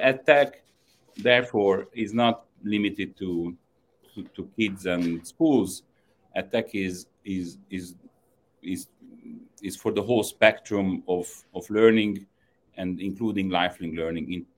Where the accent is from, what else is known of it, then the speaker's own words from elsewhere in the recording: Hungary; English is a second language; also born or lived in France / Spain / United Kingdom / Vienna; I'm from Hungary. Went to school in France and Spain. Mm-hmm. Worked in the UK, in Vienna, in Zurich, and lived in LA. So I'm quite international